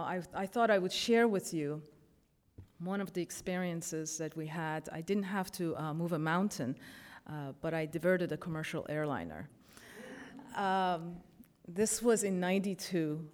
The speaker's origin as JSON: {"language": "English", "country": "Iran", "tie": "born or raised there", "moved": "yes", "said": "I'm originally, I was born in Iran, I was raised in Iran, and left just before the 1979 revolution."}